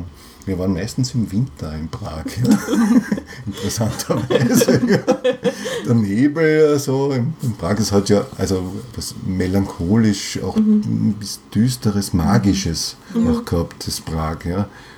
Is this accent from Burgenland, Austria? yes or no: no; Vienna, Austria; Ich bin Wiener, ja, ich bin hier verwurzelt und ich bin im 15. Bezirk verwurzelt.